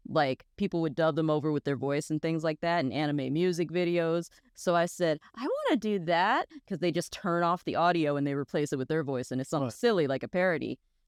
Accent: Virginia, United States; now in California, United States; I'm from Virginia. I moved here in 2017

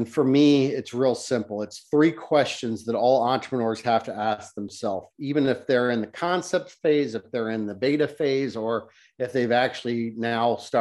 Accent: Cincinnati, Ohio, United States; So, you know, I grew up in Cincinnati, had a lot of struggles growing up, really bad ADHD.

